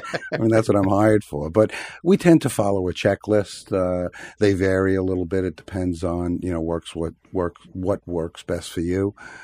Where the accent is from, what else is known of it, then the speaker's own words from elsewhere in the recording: Queens, New York, United States; I mean, no, I wasn't born here. I grew up in Queens, and actually, it was a woman that brought me out this way.